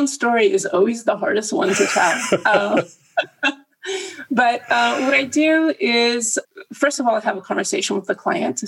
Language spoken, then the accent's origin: English; United States; also born or lived in Germany / France; I am an American, but I've lived in Europe most of my life. And I've moved a lot between 3 different European countries and the US